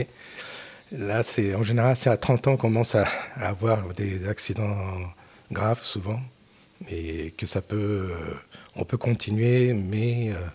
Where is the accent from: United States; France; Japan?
Japan; Tokyo; French is a second language; Parce que quand j'étais ado à Tokyo, c'était comme ça.